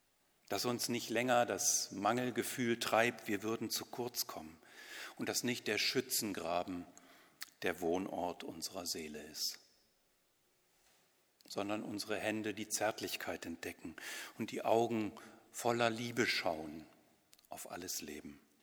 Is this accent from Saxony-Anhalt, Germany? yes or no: no; Lower Saxony, Germany; born there; Meine Heimat ist nicht Walkenried und auch nicht Bad Gandersheim, nur weil ich da mal geboren bin.